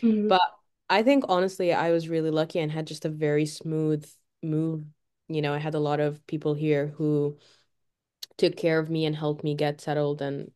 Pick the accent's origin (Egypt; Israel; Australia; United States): Egypt; Cairo, Cairo Governorate; first language Arabic; English is a second language; So I'm from Egypt. I come from the city Cairo, which is like the capital, and our main language is Arabic, and we speak like an Egyptian dialect, so it's like still Arabic, just a little bit different. And I'm born and raised there.